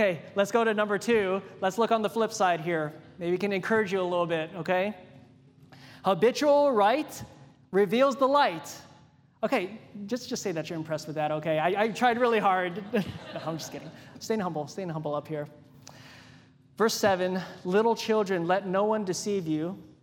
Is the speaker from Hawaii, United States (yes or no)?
yes; Hawaii, United States; growing up in Hawaii, you know, we go to the beach, and we'd just be playing and having a good time in the ocean.